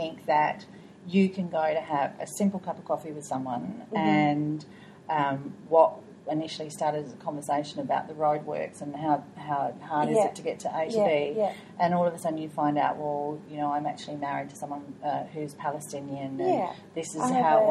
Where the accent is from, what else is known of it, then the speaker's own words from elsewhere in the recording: Australia; for someone of my generation as an Australian, you know, we didn't see at all.